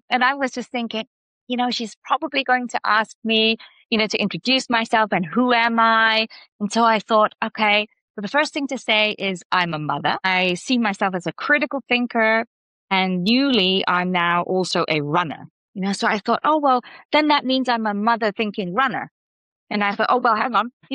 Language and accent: English; Hong Kong; I'm originally from Hong Kong, so that's we don't have four seasons.